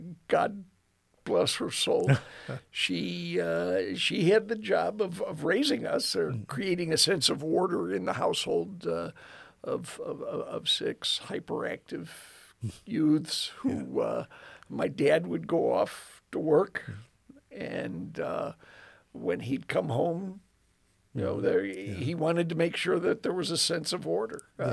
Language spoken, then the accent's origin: English; Elmhurst, Illinois, United States; Well, Pastor, I grew up in Chicago, Illinois. Actually, Elmhurst, which is one of the western suburbs. I was raised as one of six kids.